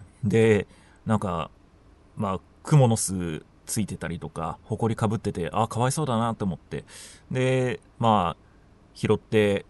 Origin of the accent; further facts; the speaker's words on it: Hikone, Shiga, Japan; 出身が同じ地元滋賀県なんですね。